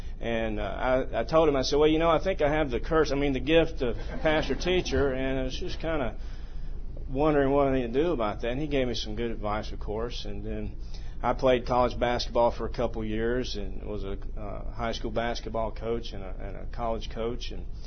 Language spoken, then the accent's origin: English; Mississippi, United States; I'm from the South, if you hadn't figured that out